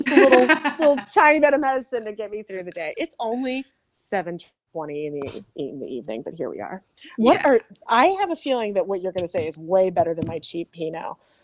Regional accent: Wisconsin, United States; I grew up in Wisconsin. I know you can eat them.

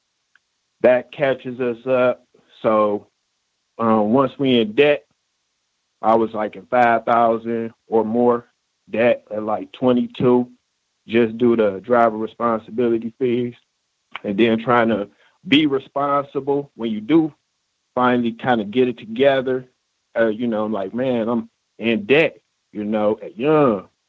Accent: Detroit, Michigan, United States; I'm from Detroit, was mentioned earlier. Definitely a victim of racism, white supremacy in the workplace. Coming from Michigan, it's like Motor City.

